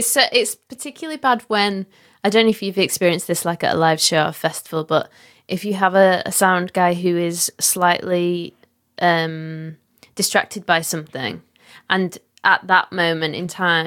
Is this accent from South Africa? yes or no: no; Leeds, Yorkshire and the Humber, United Kingdom; in my hometown.